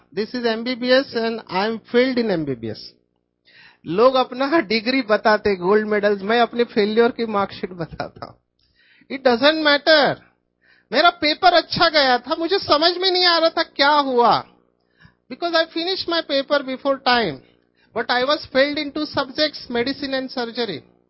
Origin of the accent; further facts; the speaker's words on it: Mumbai, Maharashtra, India; माँ बाप को अंग्रेजी आता नहीं, मैं झोपड़पट्टी में बड़ा हुआ, स्लम एरियाज ऑफ मुंबई